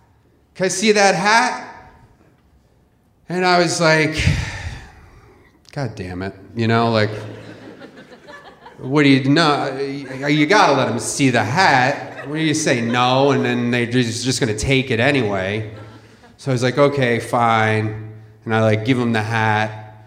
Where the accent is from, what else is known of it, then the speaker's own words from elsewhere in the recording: Philadelphia, Pennsylvania, United States; I grew up in Philadelphia. You know, weird kind of neighborhood. It's a weird city still.